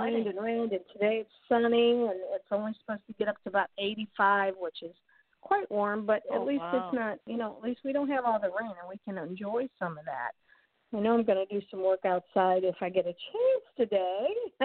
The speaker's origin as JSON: {"language": "English", "region": "Midwest", "country": "United States", "tie": "born or raised there", "said": "I grew up here in the Midwest, and you know, I grew up on the Mississippi River and Missouri River, and you have a lot of flooding."}